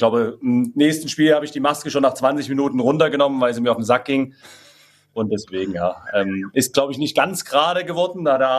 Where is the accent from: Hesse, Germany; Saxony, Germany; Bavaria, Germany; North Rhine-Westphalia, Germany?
Saxony, Germany; Dresden; jeder Junge aus Dresden möchte natürlich schwarz-gelb tragen. Und deswegen hat es mich extrem stolz gemacht.